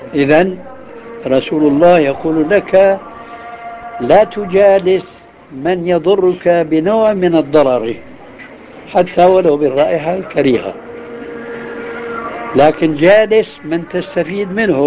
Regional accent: Syria; بعض البلاد عندنا في سوريا في حارة النصارى

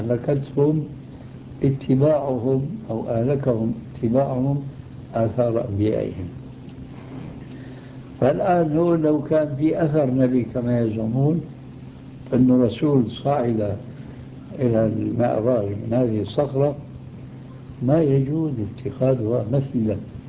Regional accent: Damascus, Damascus Governorate, Syria; دمشقي آني.

